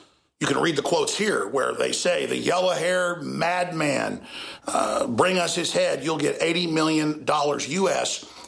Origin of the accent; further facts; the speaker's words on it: Texas, United States; I love it as a Texan.